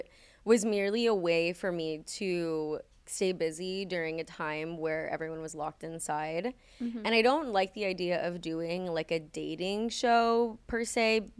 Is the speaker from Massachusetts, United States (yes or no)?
no; Los Angeles, California, United States; I grew up in here, actually, in Los Angeles. I was actually born on this street.